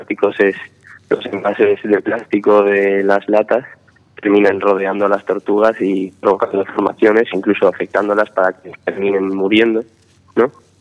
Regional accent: Alicante, Valencian Community, Spain; Yo vengo de Alicante, centro ciudad.

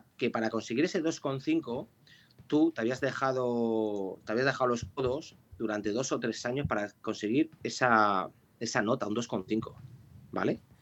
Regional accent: Madrid, Community of Madrid, Spain; now in Ávila, Spain; Ojo, que yo soy de Madrid, que yo me encanta Madrid y estuve en Madrid muchos años trabajando, pero al final he hecho mi vida pues en este caso en la ciudad de Ávila.

